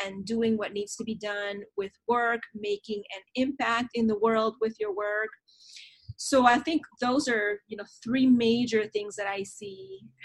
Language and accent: English; Panama City, Panamá, Panama; now in United States; I'm originally from Panama, Panama City, Panama, and I've lived in the United States now for 31 years.